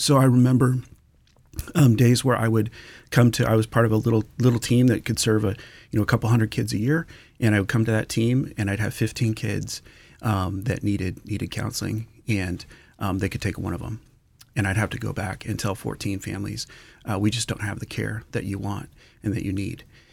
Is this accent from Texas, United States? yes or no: no; Alaska, United States; I moved back. I was born and raised here in Alaska, and I moved back.